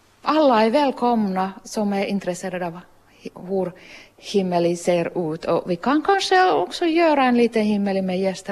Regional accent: Savonia, Finland; Swedish is a second language; Jag är från Savolax och svenska är inte min kanske den starkaste, men jag gjorde det.

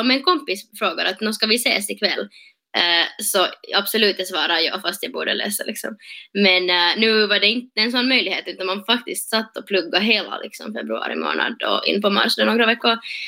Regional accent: Helsinki, Uusimaa, Finland; jag är student från Helsingfors

